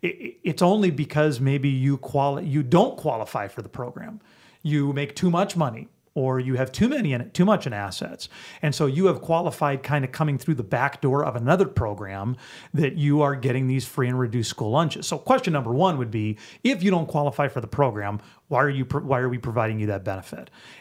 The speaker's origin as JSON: {"language": "English", "region": "South Dakota", "country": "United States", "said": "My approach, just because I come from South Dakota, I think is more often to try to find"}